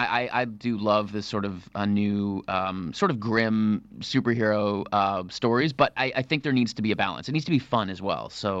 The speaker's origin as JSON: {"language": "English", "country": "Canada", "tie": "born or raised there", "said": "I grew up in Canada."}